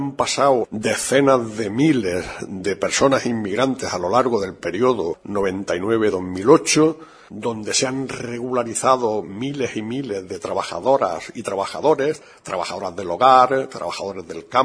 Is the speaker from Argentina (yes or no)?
no; Andalusia, Spain; Yo, como decías al principio, vengo de Andalucía.